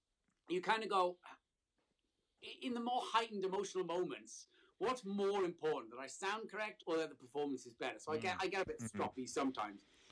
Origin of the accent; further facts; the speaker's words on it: Wales, United Kingdom; And I said, oh, well, funny enough, I am from Wales.